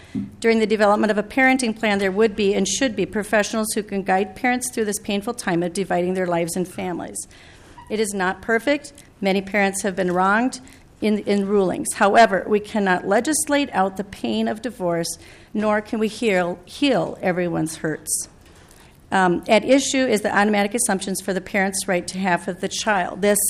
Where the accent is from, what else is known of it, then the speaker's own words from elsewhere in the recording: St. Paul, Minnesota, United States; I'm from St. Paul, Minnesota